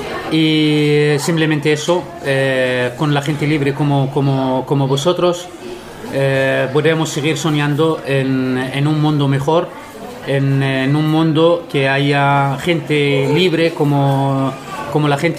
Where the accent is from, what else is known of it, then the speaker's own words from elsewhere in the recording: Bethlehem, West Bank, Palestine; Yo soy de Belén y vivimos cristianos y musulmanes en Belén